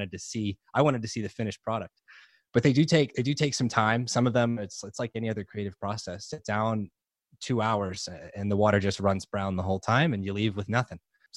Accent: New Orleans, Louisiana, United States; I grew up in New Orleans. So I love New Orleans. I love New Orleans culture. I love the music. I grew up eating and singing and with a big Italian family in New Orleans.

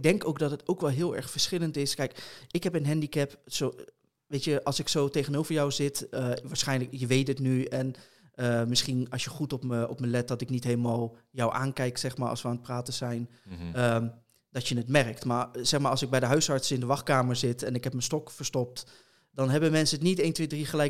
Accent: The Hague, South Holland, Netherlands; Ik kom zelf uit Den Haag, dus ik was heel laat op Den Haag Centraal.

